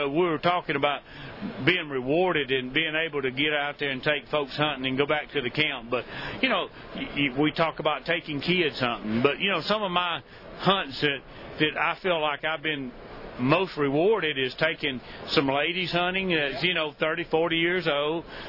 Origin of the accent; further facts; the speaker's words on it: Alabama, United States; and of course I'm from Alabama